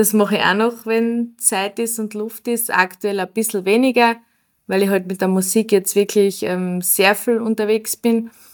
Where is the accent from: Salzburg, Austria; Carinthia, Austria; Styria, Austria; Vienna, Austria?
Carinthia, Austria; Villach; now in Burgenland, Austria; komme gebürtig aus Villach, lebe aber aktuell im Südburgenland.